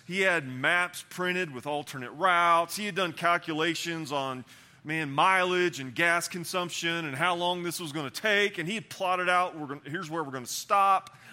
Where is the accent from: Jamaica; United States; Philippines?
United States; Southern US; I'm from the South. I'm a country boy, but I don't like country directions.